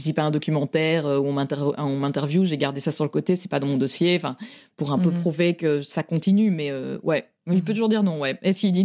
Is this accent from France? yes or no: yes; France; accent: French; j'ai quand même un accent de Frenchie et même si c'est mignon, t'as quand même envie parfois de dire allez, je suis vraiment bilingue, quoi.